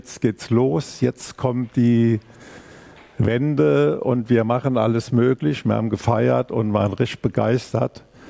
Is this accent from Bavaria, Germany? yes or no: no; Rhineland-Palatinate, Germany; Also ich komme eigentlich aus dem Rhein-Hunsrück-Kreis